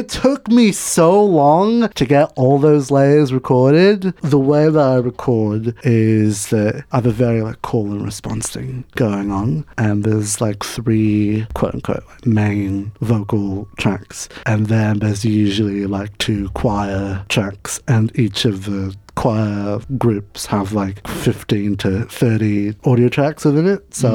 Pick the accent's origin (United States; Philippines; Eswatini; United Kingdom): Philippines; They stopped caring. I'm Filipino.